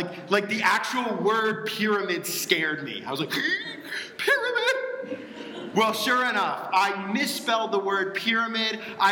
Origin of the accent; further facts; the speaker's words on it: Dallas, Texas, United States; I grew up in Dallas, and in Dallas, just a little bit to the west of Dallas, there's a theme park called Six Flags Over Texas.